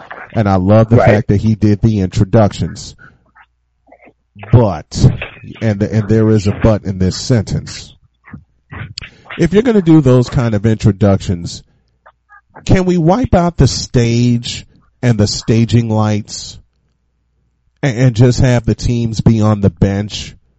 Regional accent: Chicago, Illinois, United States; the last time my hometown, Chicago, Illinois, hosted the NBA All-Star Weekend

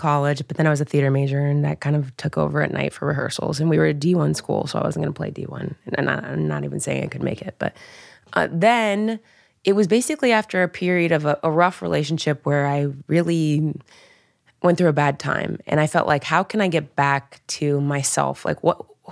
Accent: Dayton, Ohio, United States; I grew up in Dayton, Ohio. My mom still lives at home.

